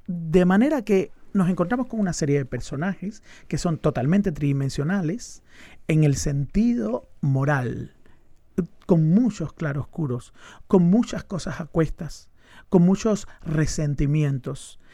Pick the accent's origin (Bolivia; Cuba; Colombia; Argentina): Cuba; moved away; Cuando salí de Cuba y me vi lejos, entonces pude tener una visión de conjunto más interesante